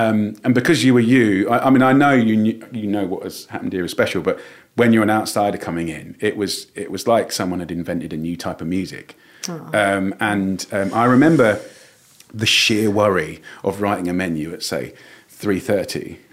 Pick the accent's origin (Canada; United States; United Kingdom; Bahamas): United Kingdom; South Ockendon, East of England; born there; And I was born actually in South Ockingdon. South Ockingdon in Grays, Essex. So right in the estuary of Essex and got devastated in the war.